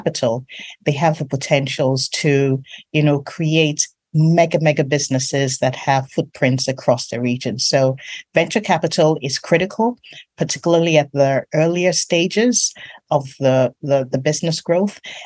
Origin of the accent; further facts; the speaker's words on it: Nigeria; I'm really from Nigeria